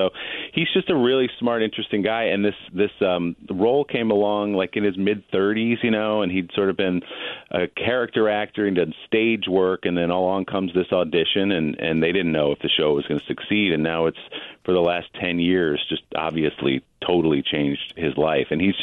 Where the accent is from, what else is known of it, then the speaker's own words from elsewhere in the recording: Chicago, Illinois, United States; because I come from Chicago and all my people do. We know snowstorms there.